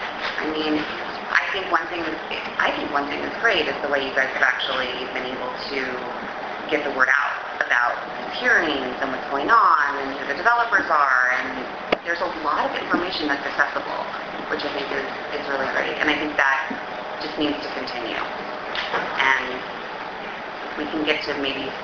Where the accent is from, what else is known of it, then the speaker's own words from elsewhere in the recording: Pasadena, California, United States; also born or lived in Richmond, Virginia; now in Newton, United States; I had the fortunate experience of growing up in Pasadena, California, and it's a very beautiful city, and in a lot of ways, Newton is like that.